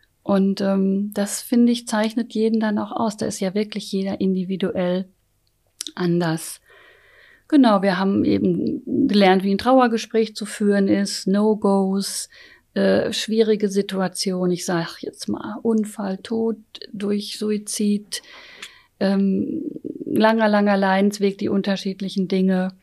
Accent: Iserlohn, North Rhine-Westphalia, Germany; Ich komme jetzt aus Iserlohn, und da ist eben, da ist es noch kleiner, ein bisschen familiärer in manchen Dingen.

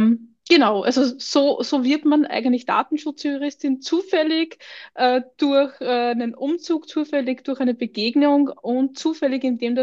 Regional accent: Austria; now in Germany; ich bin Österreicherin, habe dann in Deutschland gearbeitet

